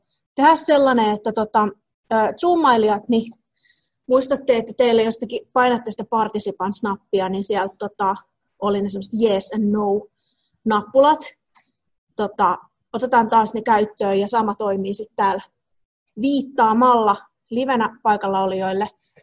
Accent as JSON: {"language": "Finnish", "town": "Espoo", "region": "Uusimaa", "country": "Finland", "lives_now": "Jyväskylä, Finland", "said": "ja mä tulen itse asiassa, muutin tänne Jyväskylään Espoosta 2012"}